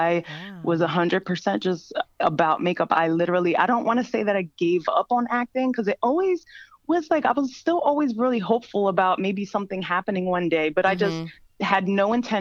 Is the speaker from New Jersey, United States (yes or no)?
yes; Jersey City, New Jersey, United States; You know, where I'm from, I grew up in Jersey City, and where I'm from, I didn't have any famous people around me or in my family